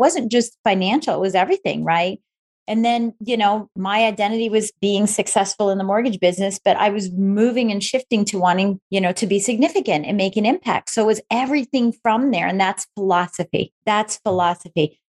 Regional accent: Michigan, United States; That's because we're both from Michigan.

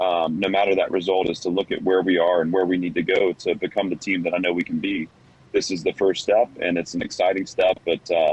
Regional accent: Tennessee, United States; I'm coaching at my alma mater in my hometown. You know, Paul, my goal is to be at Vanderbilt for a long time.

